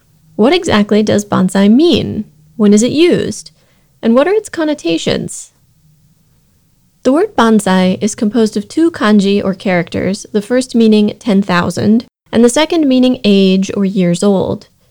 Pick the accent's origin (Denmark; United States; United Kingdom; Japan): United States; As an American, my first exposure to the term and the strongest associations it has for me originate in World War II.